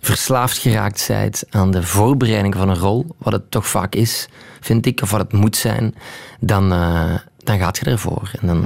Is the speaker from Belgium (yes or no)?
yes; Flanders, Belgium; now in Antwerp, Belgium; Ik woon in Antwerpen, ik ben afkomstig uit Limburg.